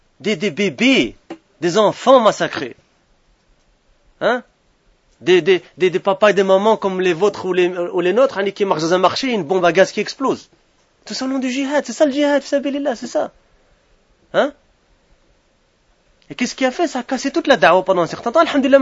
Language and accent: French; Brussels, Brussels-Capital Region, Belgium; born there; Je suis né à Bruxelles, je suis belge depuis...